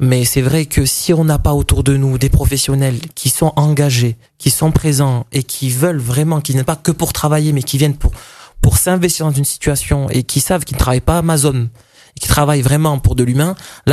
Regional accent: Marseille, Provence-Alpes-Côte d'Azur, France; also born or lived in Embrun; Donc, je suis passé de Marseille Nord, où je sortais pas du quartier, jusqu'à Embrun, à la montagne, où j'étais un peu isolé.

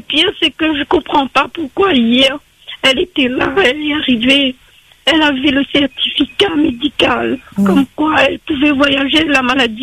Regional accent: Réunion, France; Et nous, on est de la Réunion.

